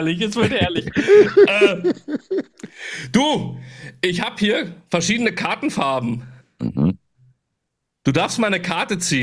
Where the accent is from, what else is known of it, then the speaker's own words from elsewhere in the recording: Darmstadt, Hesse, Germany; Ich bin auch in der Gastronomie groß geworden, als so kleiner Bub. In Darmstadt hatten wir die Ratskrone